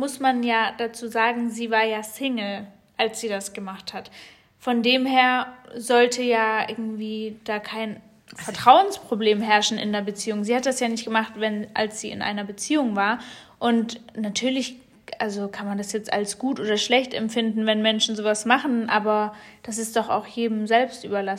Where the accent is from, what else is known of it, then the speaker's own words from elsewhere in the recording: Hanover, Lower Saxony, Germany; Ich komme aus Hannover